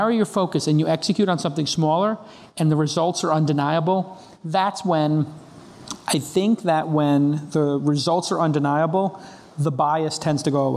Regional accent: Brooklyn, New York, United States; Listen, I grew up in Brooklyn. I didn't go to Harvard. I didn't have a tech degree.

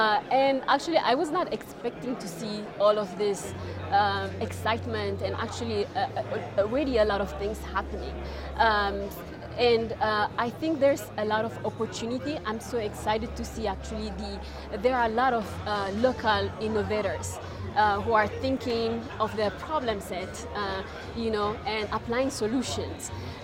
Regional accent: Eritrea; moved away as an adult; also born or lived in Milan; Yes, I'm from Eritrea.

